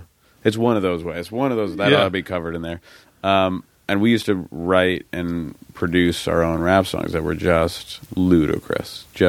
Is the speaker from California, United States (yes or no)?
yes; Los Angeles, California, United States; I grew up in Los Angeles, and my best friends growing up were all black, African-American kids, or Mexican kids